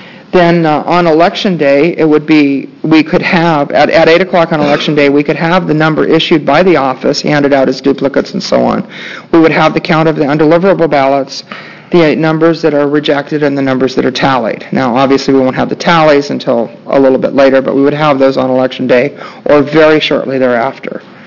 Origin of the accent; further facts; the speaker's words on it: Beaverton, Oregon, United States; I'm from Beaverton, Oregon, and I am the brand newly appointed Republican Party State Voter Integrity Chair.